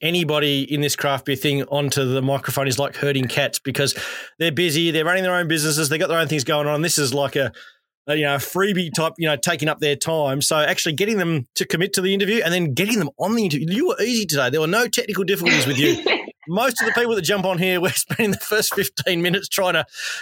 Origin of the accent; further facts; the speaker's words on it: Tasmania, Australia; nah, I'm from Tassie, and her face went to all sorts of confusion.